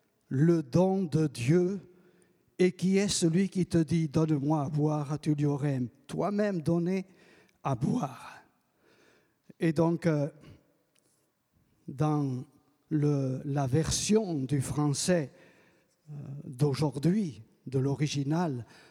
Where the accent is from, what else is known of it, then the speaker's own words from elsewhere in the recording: Occitanie, France; Oui, je suis natif du Gers, du Gers.